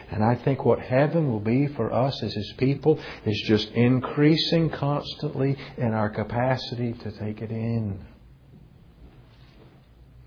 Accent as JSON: {"language": "English", "region": "the South", "country": "United States", "said": "Maybe that's because I'm from the South."}